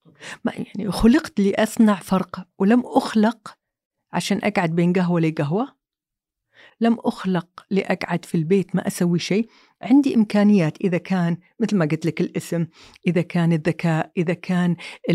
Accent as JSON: {"language": "Arabic", "country": "Kuwait", "moved": "as an adult", "said": "أتذكر يوم اللي بعد أسبوعين طلعنا من الكويت"}